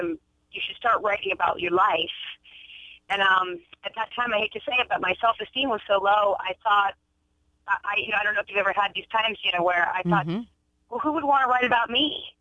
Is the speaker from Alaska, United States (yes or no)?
yes; Alaska, United States; moved away; And just living in Baltimore was so different from growing up in Alaska.